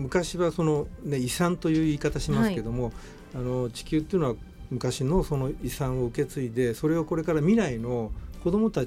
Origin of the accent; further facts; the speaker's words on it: Chigasaki, Kanagawa, Japan; now in Fujieda, Japan; 私はあの神奈川県の茅ヶ崎市の